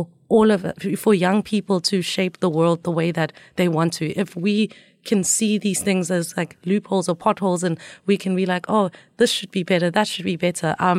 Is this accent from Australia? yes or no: no; South Africa; being South African, being African